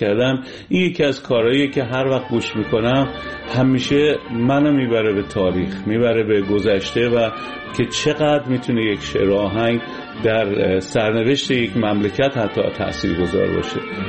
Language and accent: Persian; Iran; هم در کار ما که ایرانی هستیم مؤثر بودن